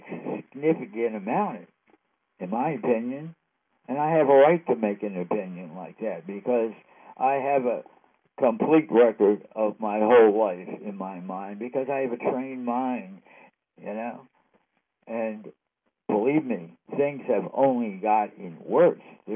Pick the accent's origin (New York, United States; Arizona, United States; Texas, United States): New York, United States; I'm from the New York area.